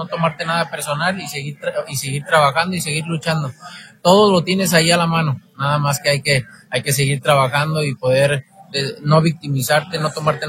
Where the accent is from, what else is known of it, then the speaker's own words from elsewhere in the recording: Mexico; espero que otros atletas mexicanos, otros mexicanos se motiven